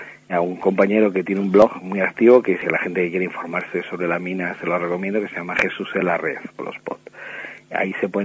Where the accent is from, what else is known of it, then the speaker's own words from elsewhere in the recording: Villares de Yeltes, Castile and León, Spain; En mi caso, yo soy de Villares de Yeltes, que aunque está al lado, es otro partido judicial que se llama Vitigudino, otro pueblo